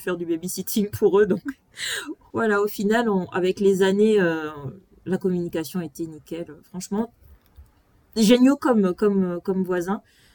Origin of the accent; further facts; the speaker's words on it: Gabon; Je suis née et j'ai grandi au Gabon et mes voisins étaient coréens.